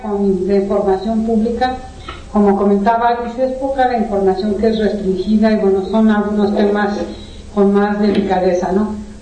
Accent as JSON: {"language": "Spanish", "country": "Mexico", "said": "como mexicanos tengamos actas de nacimiento"}